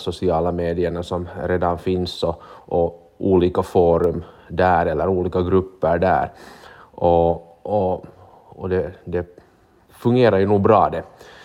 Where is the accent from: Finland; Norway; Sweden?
Finland; alla vaccin som vi finländare borde få